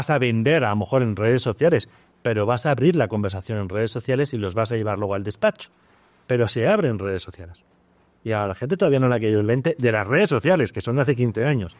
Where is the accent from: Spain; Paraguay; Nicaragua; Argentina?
Spain; moved away as an adult; tú vienes de Perú, yo vengo de España. Salir de nuestros países, salir de nuestras familias